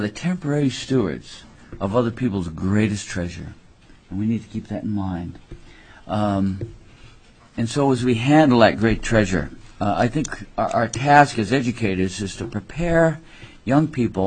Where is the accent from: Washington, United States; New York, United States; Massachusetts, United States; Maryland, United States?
Massachusetts, United States; My bio, I was raised on the East Coast. My dad called it Taxachusetts. Spent 13 years in the same school, very secure.